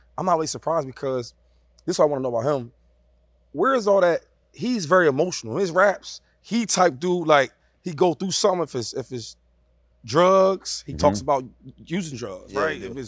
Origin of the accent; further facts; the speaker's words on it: Harrisburg, Pennsylvania, United States; Philly? I'm from Harrisburg.